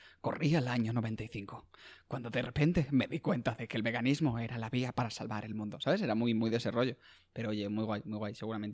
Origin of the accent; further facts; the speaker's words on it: Basque Country, Spain; now in Cantabria, Spain; tengo 29 años y soy un vasco adoptado por Cantabria